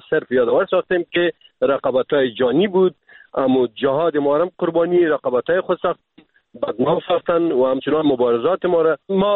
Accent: Afghanistan; ما افغان هستیم

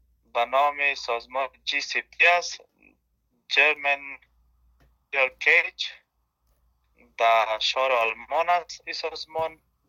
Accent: Afghanistan

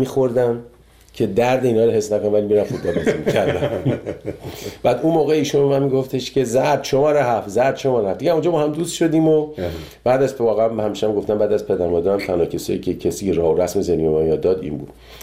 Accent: Iran; moved away; 30 خورده سال که از ایران من اومدم بیرون

